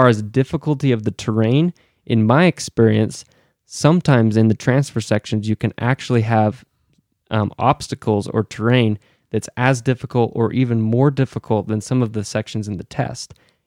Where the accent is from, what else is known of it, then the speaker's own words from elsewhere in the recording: Utah, United States; And I have experience, I'm from Utah, and I have experience riding in what I consider desert sand.